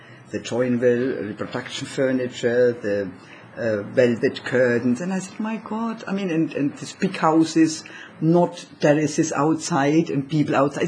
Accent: Germany; now in Malta; And for me in 74, when I came from Germany to Malta

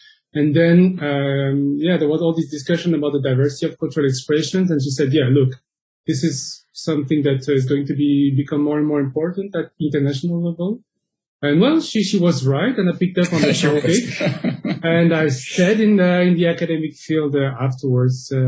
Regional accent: France; my parents come from Madagascar. Myself, I was born and raised in France, but my parents come from Madagascar.

